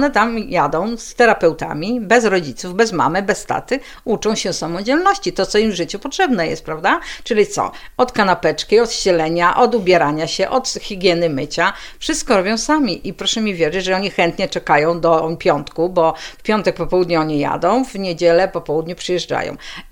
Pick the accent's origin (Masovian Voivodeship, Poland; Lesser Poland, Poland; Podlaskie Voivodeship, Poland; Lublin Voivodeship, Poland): Lublin Voivodeship, Poland; Zamość; My w Zamościu, bo jestem zamościanką rodowitą też